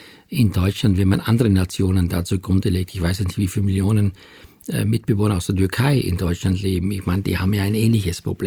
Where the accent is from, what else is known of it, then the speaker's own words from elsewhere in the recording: Austria; Ich finde, ich bin stolz, Österreicher zu sein.